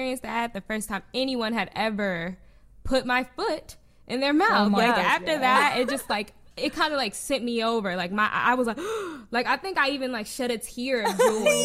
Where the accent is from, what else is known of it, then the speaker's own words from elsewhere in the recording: New Jersey, United States; because I'm from Jersey. So I lived in Jersey and so did he.